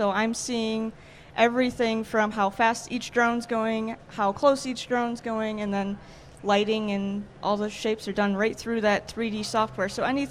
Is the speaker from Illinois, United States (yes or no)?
no; Michigan, United States; We're from Michigan, and I'm also from Michigan.